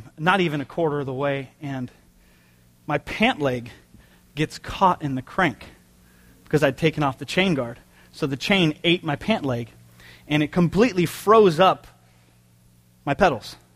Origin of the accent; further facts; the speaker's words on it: San Jose, California, United States; I grew up in San Jose now, and there's hills in San Jose.